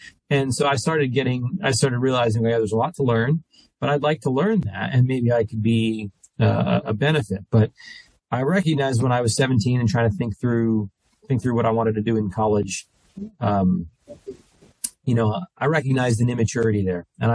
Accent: New Jersey, United States; Back, I'm from New Jersey. So I went to Rutgers University to be a foreign language teacher.

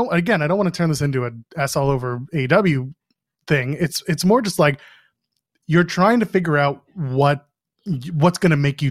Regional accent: Canada; I'm a Canadian, I don't give a shit.

